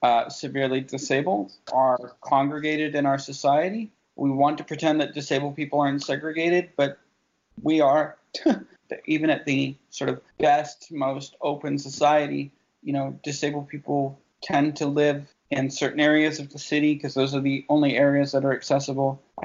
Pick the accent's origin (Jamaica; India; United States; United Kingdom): United Kingdom; I grew up in Britain and they used to call it cradle to grave care.